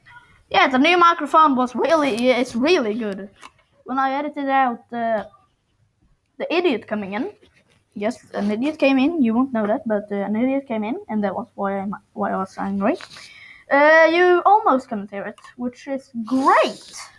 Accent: Sweden; English is a second language; And if anyone still doesn't know, I'm from Sweden.

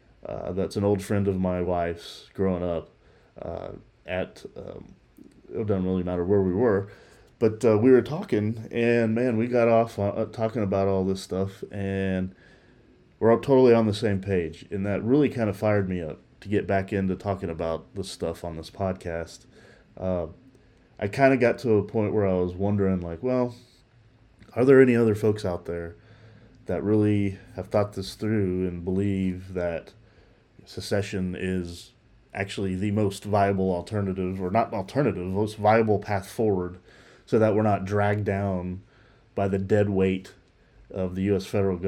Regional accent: Texas, United States; I would prefer my home state of Texas

